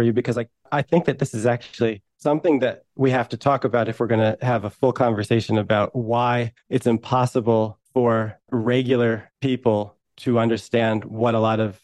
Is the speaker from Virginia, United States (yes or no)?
no; New York, United States; But I've put enough time in New York. I'm a New Yorker.